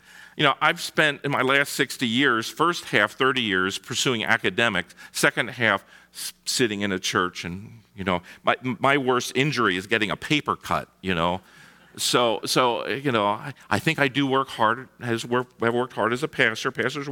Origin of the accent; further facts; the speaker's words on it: East Coast, United States; I'm from the East Coast. Don't throw me out.